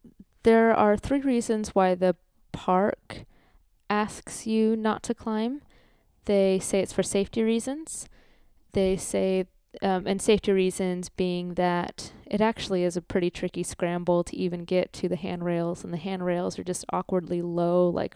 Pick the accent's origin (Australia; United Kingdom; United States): Australia; because we're Australian